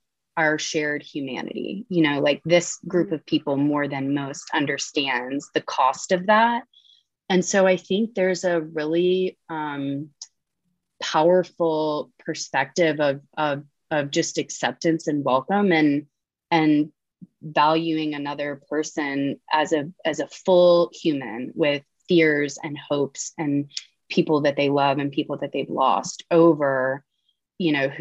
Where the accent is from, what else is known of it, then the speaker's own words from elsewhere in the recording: Birmingham, Alabama, United States; now in Atlanta, United States; I'm Southern. I'm from Birmingham. I live in Atlanta.